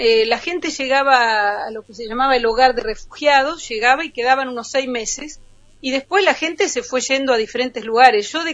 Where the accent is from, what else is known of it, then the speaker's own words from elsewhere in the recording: Olavarría, Buenos Aires Province, Argentina; Bueno, yo vengo del centro de la provincia de Buenos Aires, la ciudad de Olavarría.